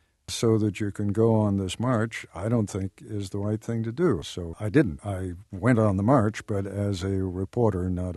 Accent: England, United Kingdom; born there; I was born in England. I had British citizenship

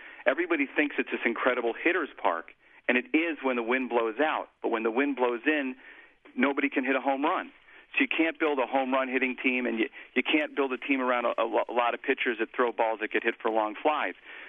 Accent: Chicago, Illinois, United States; You know, I grew up in Chicago

